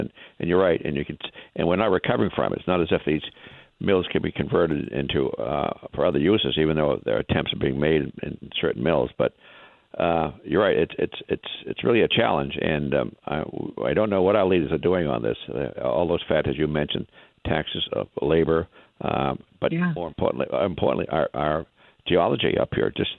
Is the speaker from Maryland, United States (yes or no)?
no; Rumford, Maine, United States; when I was being born and raised in Rumford, it was a thriving paper mill community